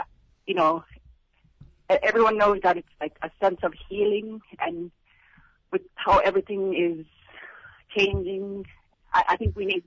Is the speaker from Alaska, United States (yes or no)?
yes; Kotlik, Alaska, United States; I'm originally from Kotlik.